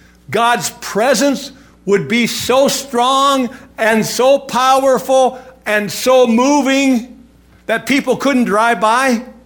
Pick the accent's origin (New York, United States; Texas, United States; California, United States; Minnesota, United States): Minnesota, United States; Virginia; And some people from International Falls were driving by my hometown.